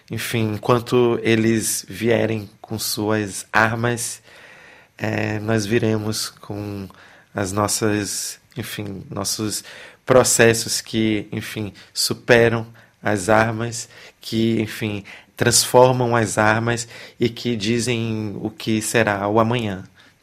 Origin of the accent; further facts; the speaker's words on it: Brazil; Nós que nascemos, enfim, crescemos no Brasil